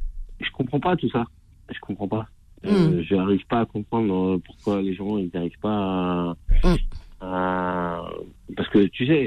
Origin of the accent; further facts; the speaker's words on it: Algeria; malgré que je suis kabyle, hein, je parle pas arabe, hein, mais.